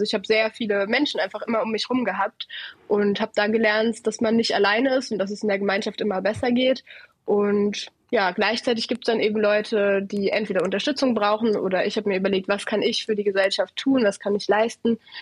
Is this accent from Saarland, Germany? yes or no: yes; Saarland, Germany; ich komme aus dem Saarland, da bin ich auch gerade. Berlin ist da ziemlich weit weg.